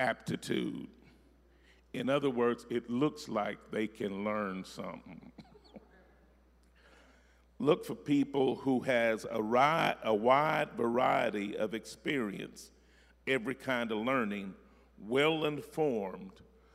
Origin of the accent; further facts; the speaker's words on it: Hopkinsville, Kentucky, United States; I ain't from royalty. I'm from Hopkinsville.